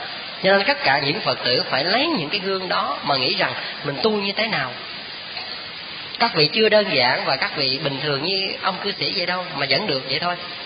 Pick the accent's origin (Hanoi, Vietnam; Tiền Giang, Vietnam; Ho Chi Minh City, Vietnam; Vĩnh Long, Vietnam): Vĩnh Long, Vietnam; Các vị biết quê tôi ở Vĩnh Long, mình xuất thân từ tổ đình Phước Hậu, là cái chùa của sư cụ Khánh Anh ngày xưa đó.